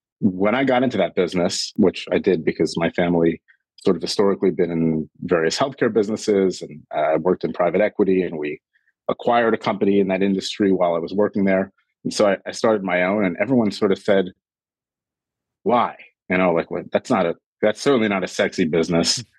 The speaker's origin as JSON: {"language": "English", "region": "New York", "country": "United States", "said": "I mean, I'm from New York."}